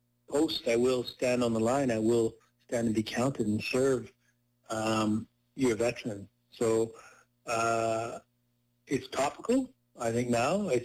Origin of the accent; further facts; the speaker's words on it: Canada; I was a Canadian, well, I am a Canadian, who went over to the British Armed Forces